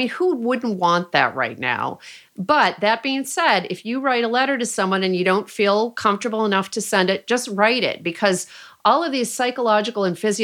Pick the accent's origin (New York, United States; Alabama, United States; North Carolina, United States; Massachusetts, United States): New York, United States; Rochester; moved away as an adult; now in California, United States; I mean, Stephanie and I were talking about my hometown of Rochester, New York. I wrote a thank you letter to Rochester because so much of the person I am at age 55 living in California stems from the 18 years I spent growing up